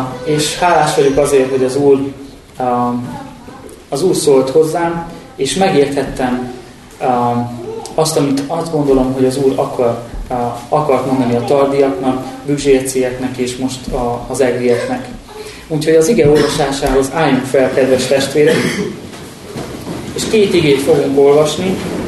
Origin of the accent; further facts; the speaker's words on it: Miercurea Ciuc, Harghita, Romania; now in Budapest, Hungary; Csíkszeredából származom, onnan jöttem el már nagyon régóta